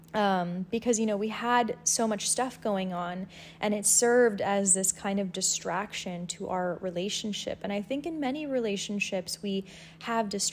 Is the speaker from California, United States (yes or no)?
yes; Los Angeles, California, United States; I even moved back to Los Angeles, as some of you may know, in hopes that, you know, being back in my hometown for a little bit would make me feel better